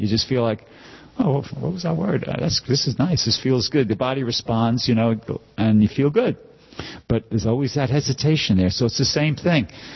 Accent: New York, United States; I mean, I'm from New York, okay? I joined in New York in 73, so I know what a good Harinam spot is

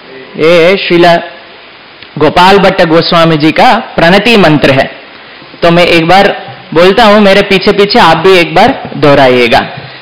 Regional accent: South India, India; Hindi is a second language; now in Mumbai, India; मैं भी दक्षिण से हूँ तो मेरा हिंदी इतना शुद्ध नहीं है। जैसे गोस्वामी जी वृंदावन गए ऐसा मैं मुंबई आ गया

